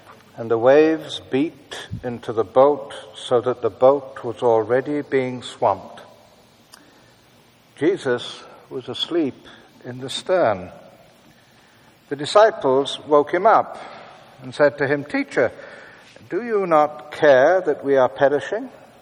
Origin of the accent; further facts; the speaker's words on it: Hull, Yorkshire and the Humber, United Kingdom; We've got a monument to William Wilberforce. He came from my hometown as well, you know. We have a lot of notables. Even those who went to prison come from my hometown.